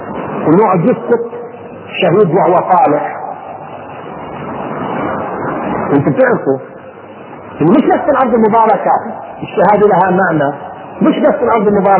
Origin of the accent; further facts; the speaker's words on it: Palestine; ها احنا كفلسطينيين